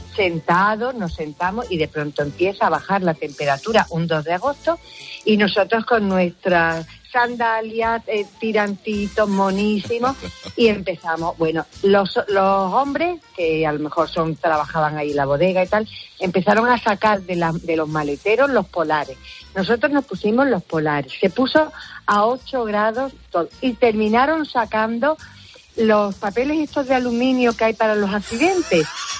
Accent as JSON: {"language": "Spanish", "town": "Cádiz", "region": "Andalusia", "country": "Spain", "said": "porque yo soy de Cádiz. Y aquí en Cádiz se te mete la humedad en la cama"}